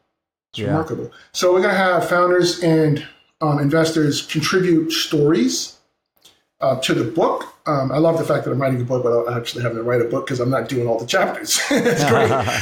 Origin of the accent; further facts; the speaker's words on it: Brooklyn, New York, United States; I'm from New York, from Brooklyn. I was living in Northeast Wisconsin, a small town called Neenah